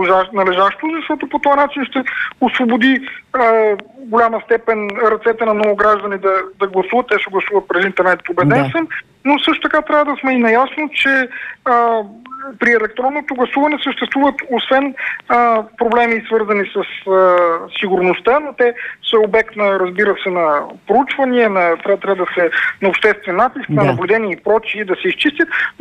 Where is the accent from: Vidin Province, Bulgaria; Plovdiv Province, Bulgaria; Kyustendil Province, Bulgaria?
Vidin Province, Bulgaria; Vidin; понеже съм от Видин, там познавам района си много добре.